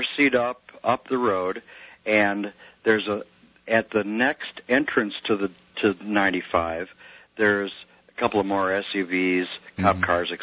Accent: Detroit, Michigan, United States; I was born and raised in Detroit. However, I live in the D.C. metro area, okay?

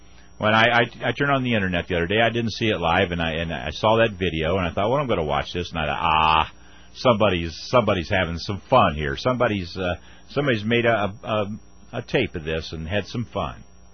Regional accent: United States; I was embarrassed as an American to say, my God, there's the President of the United States

